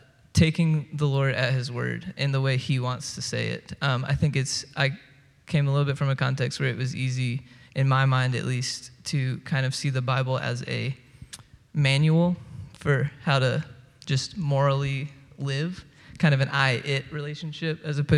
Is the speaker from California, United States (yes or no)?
no; Virginia, United States; also born or lived in North Carolina; I'm from Virginia and North Carolina. I kind of claim both, a little bit nomadic, but went to Wake Forest University in North Carolina